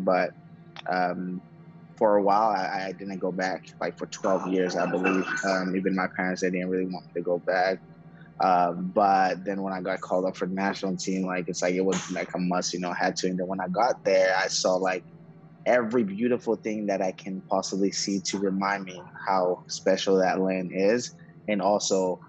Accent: United States; So when I was growing up in the States, I didn't play at all. And it's not till I went back to, you know, the motherland where my father's from, to Haiti.

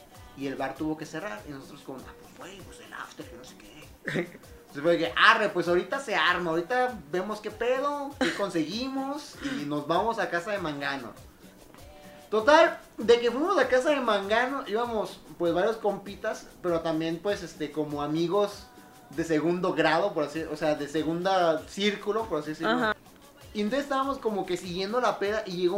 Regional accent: Mexico; Para nosotros como sociedad mexicana, cualquier puta excusa es buena para pistear.

